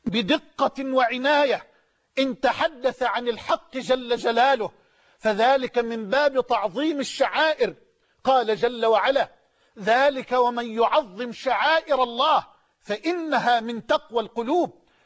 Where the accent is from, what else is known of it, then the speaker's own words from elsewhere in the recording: Egypt; وأسأل الله كذلك أن يجعل بلدنا مصر أمنا أمانا سخاء رخاء